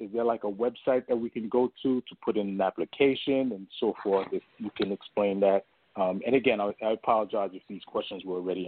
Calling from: Brooklyn, New York, United States; I'm calling from Brooklyn, New York.

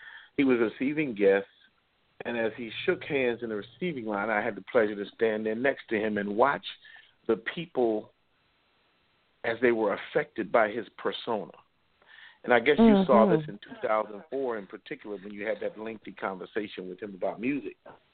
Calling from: San Francisco, California, United States; I'm calling from the San Francisco Bay Area.

